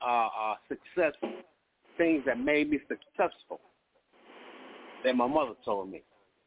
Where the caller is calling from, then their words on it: Chicago, Illinois, United States; From Chicago, Indian country.